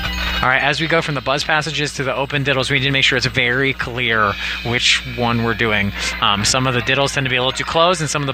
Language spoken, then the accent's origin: English; Erie, Pennsylvania, United States; I'm from Erie, Pennsylvania.